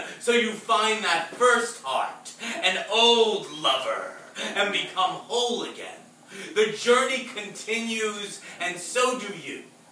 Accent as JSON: {"language": "English", "town": "Staten Island", "region": "New York", "country": "United States", "said": "I'm from Staten Island, and the … thing, yeah"}